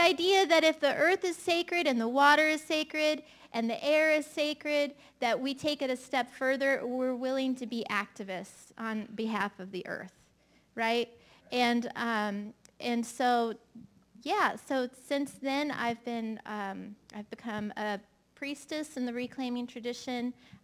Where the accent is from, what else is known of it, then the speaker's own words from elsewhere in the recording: Anchorage, Alaska, United States; born there; I was born in Anchorage, Alaska, and I lived in the Alaskan wilderness way out in the middle of nowhere until I was 5 in a log cabin that my dad built with no electricity and no running water.